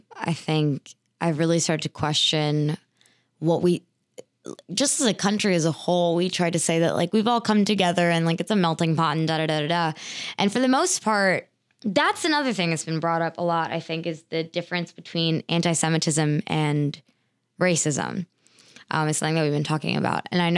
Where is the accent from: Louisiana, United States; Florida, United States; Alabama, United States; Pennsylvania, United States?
Pennsylvania, United States; raised by immigrants. And I knew that racism was like a nuanced topic. I didn't talk about it, but I went through my schooling here in Pennsylvania